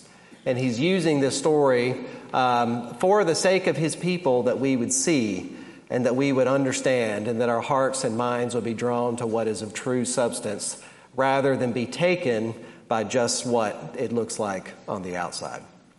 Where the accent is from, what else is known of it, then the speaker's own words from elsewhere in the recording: Georgia, United States; Even though I grew up in South Georgia, it's just never, you know, the heat's never been my thing.